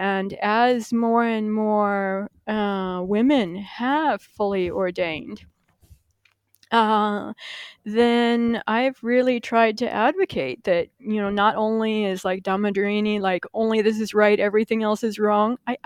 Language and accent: English; United States; then me as an American, why not?